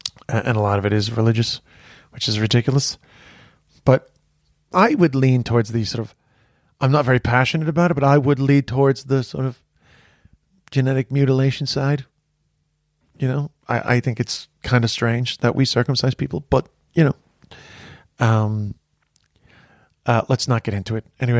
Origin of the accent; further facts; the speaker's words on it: London, United Kingdom; born there; I was born in London.